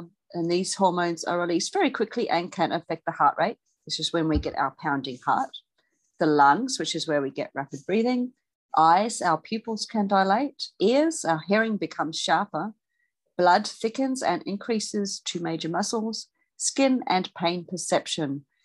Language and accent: English; Australia; here from Australia